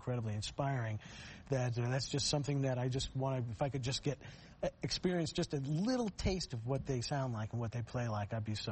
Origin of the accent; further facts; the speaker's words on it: New York, United States; Like when I grew up on Long Island, and there were a lot of great musicians growing up